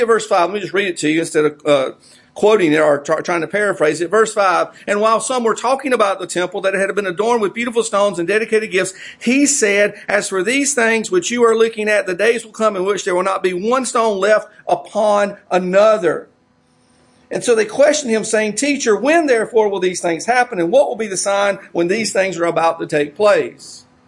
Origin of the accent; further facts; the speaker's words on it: Whitmire, South Carolina, United States; We came from Whitmire. It was about 3 hours, 3.5 hours, and we would drive to Myrtle Beach